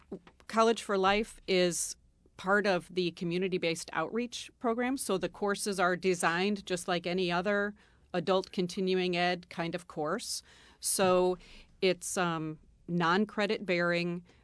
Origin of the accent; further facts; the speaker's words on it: Pittsfield, Massachusetts, United States; As you said … I'm from Pittsfield.